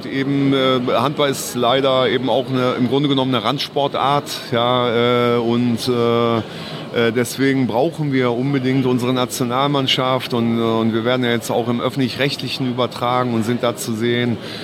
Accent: North Rhine-Westphalia, Germany; ich komme ja auch hier aus dem Raum

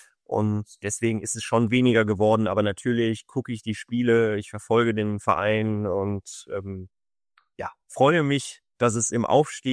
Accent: Düsseldorf, North Rhine-Westphalia, Germany; Ich bin gebürtiger Düsseldorfer. Meine Familie kommt dort her. Mein Vater lebt noch immer dort.

